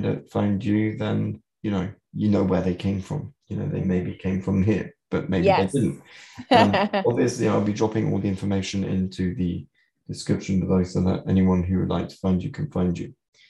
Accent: United Kingdom; moved away; if I ever go back to the UK, there is like this soft spot for my hometown. There's a soft spot for the places I used to go when I was a kid.

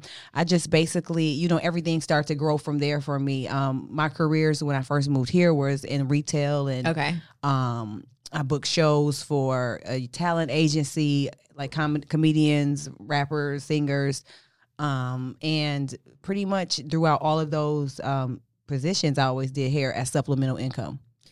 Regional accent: Detroit, Michigan, United States; I am from Detroit, where Little Willie invented the quick weave.

